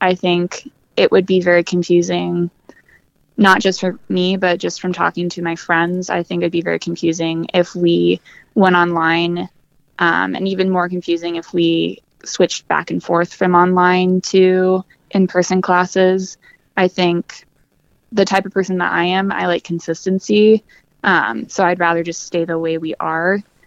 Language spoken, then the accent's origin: English; Oregon, United States; now in Bozeman, United States; I am in state. I'm from Oregon, but my freshman year, because my sister was living here, I was able to live off campus and get residency.